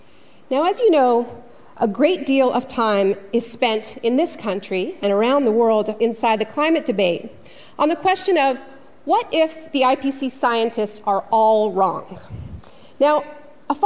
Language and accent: English; Canada; because I'm Canadian and I can draw no ancestral ties.